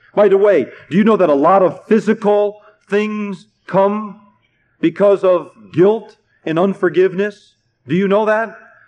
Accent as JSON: {"language": "English", "country": "United States", "said": "Now, I'm an American. Don't get me wrong. I enjoy living in America."}